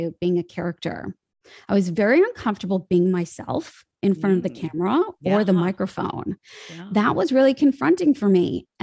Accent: Chicago, Illinois, United States; moved away as an adult; now in Los Angeles, United States; Yeah, actually, I was born in Chicago, Illinois, and I lived there for about 20 years, and then I moved to Los Angeles.

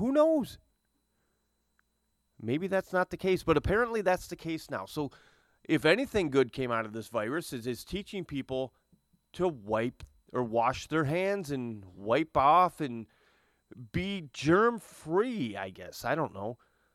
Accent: Owosso, Michigan, United States; Same thing with the woman in my hometown of Owosso

